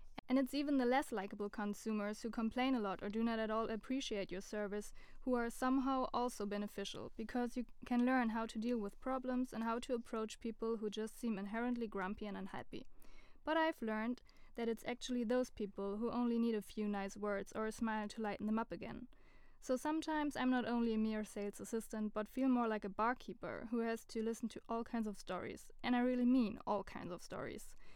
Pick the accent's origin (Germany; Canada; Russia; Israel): Germany; Hamburg; I knew that my studies would make me leave my hometown Hamburg